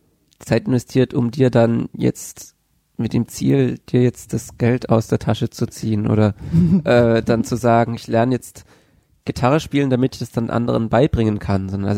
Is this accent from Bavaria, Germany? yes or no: yes; Bavaria, Germany; ich bin in Bayern aufgewachsen.